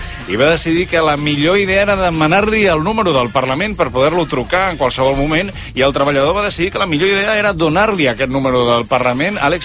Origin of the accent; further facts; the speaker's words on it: Catalonia, Spain; nosaltres també som catalans